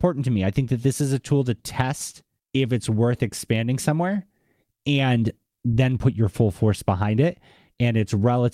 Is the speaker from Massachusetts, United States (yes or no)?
yes; Boston, Massachusetts, United States; accent: Boston; you can hear Evo's excitement mapped onto my voice with a little bit of my Boston accent.